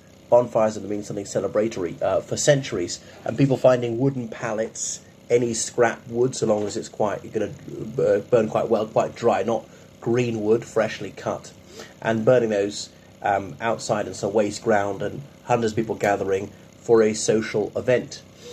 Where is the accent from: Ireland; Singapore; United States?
Ireland; from Ireland.